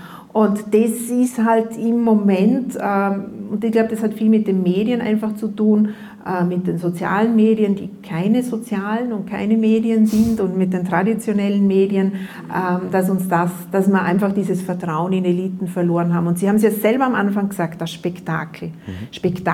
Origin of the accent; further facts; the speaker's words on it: Vorarlberg, Austria; ich bin ja Vorarlbergerin und für uns war das immer ein bisschen, wir sind ja wahrscheinlich ein bisschen mehr direkte Demokratie und schweizaffin, aber vor allem weit, weit weg von Wien gewesen immer.